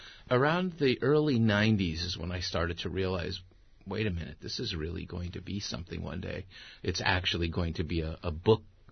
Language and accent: English; Tijuana, Baja California, Mexico; I was born in Tijuana and spent a lot of my childhood in Tijuana or back and forth across the border. I was a classic border rat.